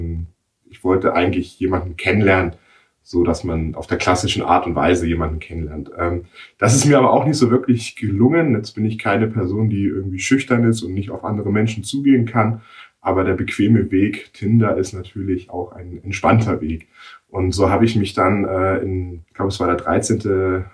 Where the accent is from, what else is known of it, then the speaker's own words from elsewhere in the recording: Nuremberg, Bavaria, Germany; born there; ich bin gebürtiger Nürnberger